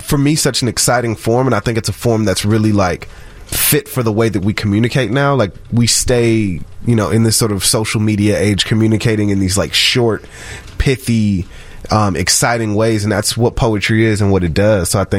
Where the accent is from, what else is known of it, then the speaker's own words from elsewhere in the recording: Chicago, Illinois, United States; Because I'm from Chicago and it's so cold for like most of the year.